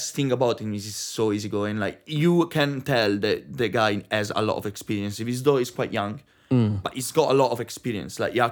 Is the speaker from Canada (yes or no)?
no; Italy; English is a second language; now in London, United Kingdom; And I come from Italy, so it's quite gorgeous, my country